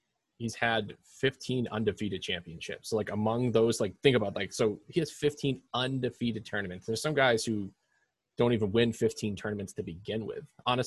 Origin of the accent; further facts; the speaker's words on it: New England, United States; we're from New England